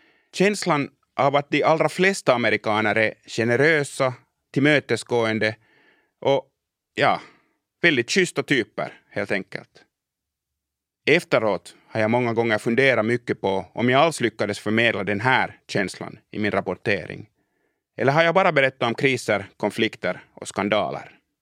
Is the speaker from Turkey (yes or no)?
no; Finland; Jag märker också snabbt att det finns fördelar med att komma från Finland.